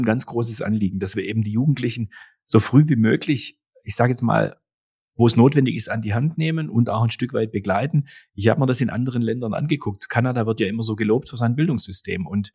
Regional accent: Heidenheim, Baden-Württemberg, Germany; war dieser Tage in meiner Heimat in Heidenheim

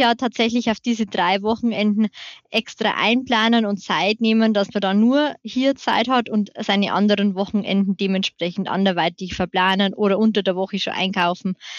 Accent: Bavaria, Germany; Also bei uns in Bayern gibt es eben den bayerischen Bildungscheck.

